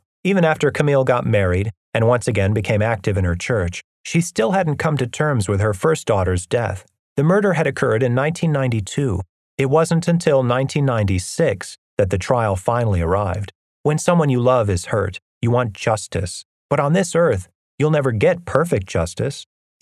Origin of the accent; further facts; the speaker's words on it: Amarillo, Texas, United States; also born or lived in Dallas; All the same stuff that I was wrestling with in my hometown of Amarillo was waiting for me in Dallas.